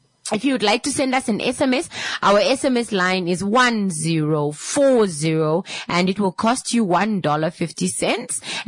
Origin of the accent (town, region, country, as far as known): Namibia